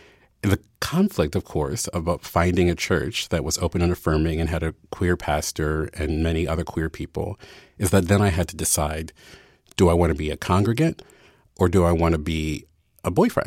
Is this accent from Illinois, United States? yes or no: no; Baltimore, Maryland, United States